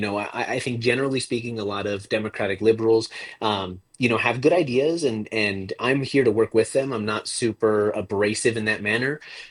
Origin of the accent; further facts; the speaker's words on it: West Valley City, Utah, United States; I am a candidate from West Valley City, Utah. I was born and raised here in Utah.